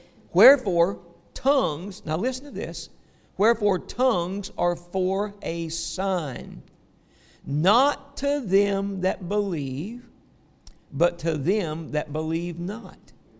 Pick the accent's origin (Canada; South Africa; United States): United States; the South; accent: Southern English; My native tongue is Southern English, okay? All right, that's what it is.